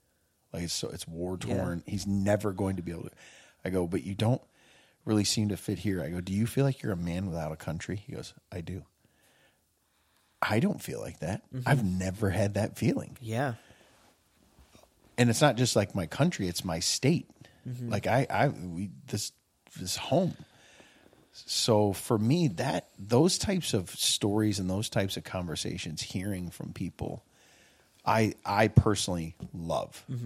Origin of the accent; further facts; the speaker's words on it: Michigan, United States; I was born here. So I'm, you know, born and raised in Michigan, very much a Midwesterner in my thinking.